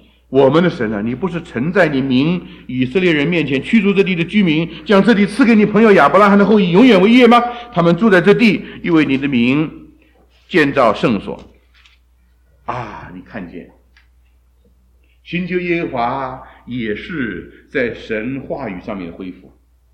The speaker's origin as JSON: {"language": "Chinese", "country": "China", "said": "我们中国人曾经有过八国联军"}